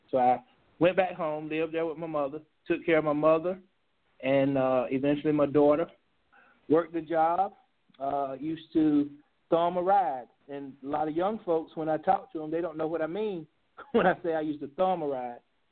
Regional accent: Marshville, North Carolina, United States; I'm a native of Marshville. I was born there in Marshville. My mother's a native of Marshville. My father is a native of Anson County over in the White Store area. Grew up there in Marshville.

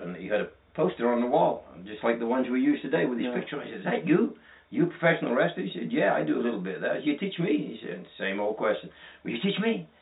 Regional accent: Australia; Yeah, we're from Australia.

